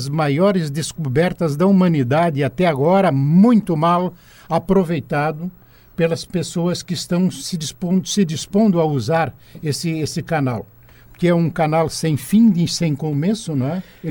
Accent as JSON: {"language": "Portuguese", "region": "Rio Grande do Sul", "country": "Brazil", "said": "Eu vim do Rio Grande do Sul"}